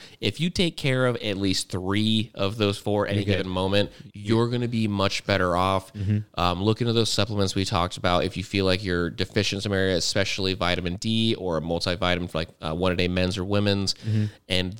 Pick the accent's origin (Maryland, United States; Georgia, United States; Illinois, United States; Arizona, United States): Arizona, United States; I'm from Arizona and like thirsty is like the normal